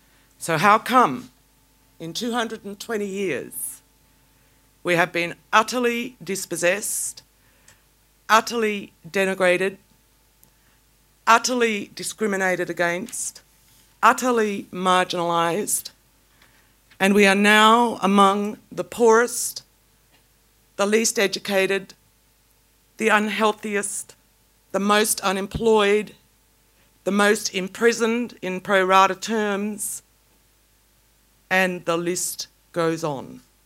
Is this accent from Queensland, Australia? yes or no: no; Alice Springs, Northern Territory, Australia; I was born and raised in Alice Springs. My father was an Urundi man who died when I was 11. My mother is a Gadangi woman from the top end of the Northern Territory.